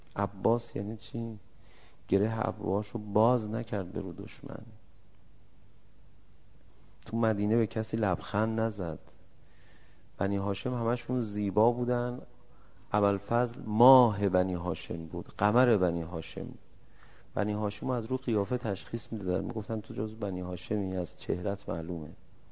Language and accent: Persian; Iran; گفتم من از ایران هستم.